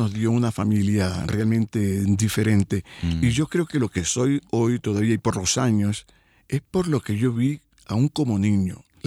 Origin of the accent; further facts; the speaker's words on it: Anzoátegui, Venezuela; moved away as an adult; also born or lived in Caracas; now in United States; Sí, nací en Venezuela, en el estado Anzoátegui. Y me crié allá y luego mi familia se vino a Caracas, pero sí, soy venezolano de origen, pero ya casi más de 40 años fuera del país.